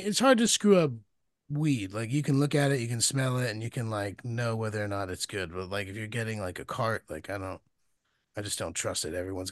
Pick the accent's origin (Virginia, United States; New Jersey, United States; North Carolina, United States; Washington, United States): New Jersey, United States; Yeah, I grew up in Jersey. Jersey's fully recreational.